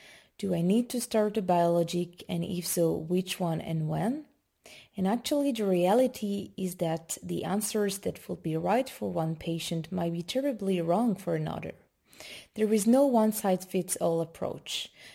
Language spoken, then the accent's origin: English; Geneva, Switzerland; I'm a gastroenterologist from Geneva, Switzerland.